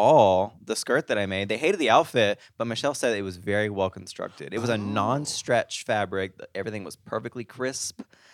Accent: Arkansas, United States; now in Los Angeles, United States; Because, like, I'm from Arkansas. Like, when I was in Arkansas, I had, like, a two-bedroom apartment, paid, like, $800 a month.

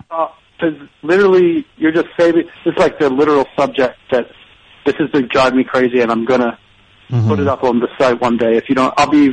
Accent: Pennsylvania, United States; accent: Delaware County; ever since I've been back here, stuck here in Philly, my Delaware County accent really comes out.

